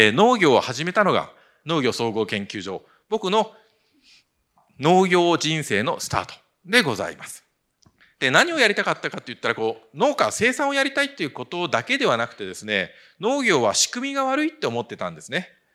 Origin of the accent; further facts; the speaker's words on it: Saitama, Japan; also born or lived in Tokyo; もともと東京生まれ埼玉育ち、大学が東京農業大学